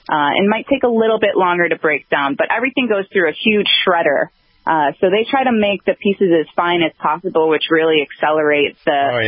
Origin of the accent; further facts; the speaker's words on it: Chicago, Illinois, United States; I'm from Chicago originally.